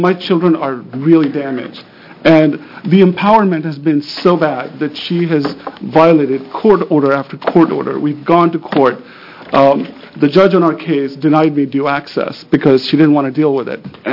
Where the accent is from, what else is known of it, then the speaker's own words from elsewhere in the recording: Portland, Oregon, United States; I'm from Portland, Oregon.